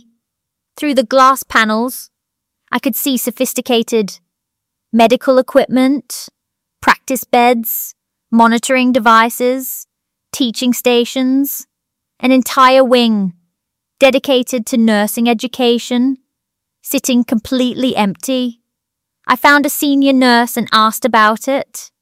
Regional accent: Stroud, South West England, United Kingdom; I grew up in Stroud, but came to Cheltenham for university, studying biochemistry at the University of Gloucestershire.

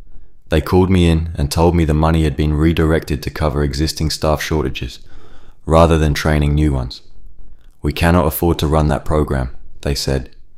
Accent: London, United Kingdom; I'm 31, and I grew up on the Aylesbury estate in Woolworth. My parents came from Cyprus and ran a corner shop on the Old Kent Road.

